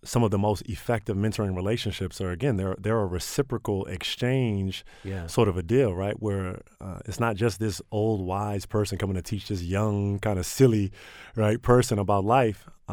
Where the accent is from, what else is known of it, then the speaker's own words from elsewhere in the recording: Maryland, United States; I guess one of my favorite stories to tell is I grew up in Prince George's County.